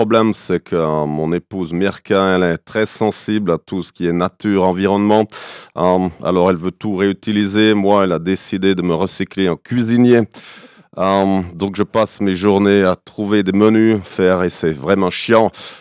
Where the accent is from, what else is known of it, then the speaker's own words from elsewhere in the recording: Jura, Switzerland; en tant que jurassien, on peut pas oublier ça.